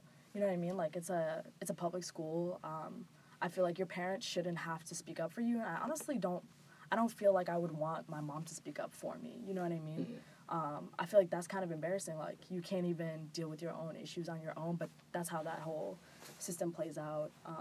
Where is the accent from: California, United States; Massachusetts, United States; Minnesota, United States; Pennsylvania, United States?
Massachusetts, United States; Boston; I'm from Boston, born and raised. I grew up, for the most part, like in South End, like Lower Roxbury area.